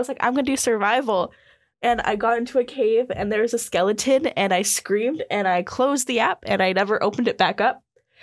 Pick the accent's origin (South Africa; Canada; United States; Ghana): Canada; Winnipeg, Manitoba; I'm from Winnipeg, so I could beat them up more.